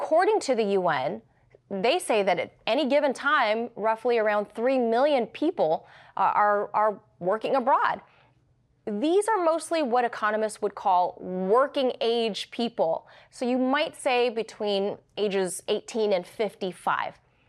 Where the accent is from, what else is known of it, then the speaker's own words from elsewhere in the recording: Los Angeles, California, United States; Yeah, for perspective, I'm from Los Angeles, as you know.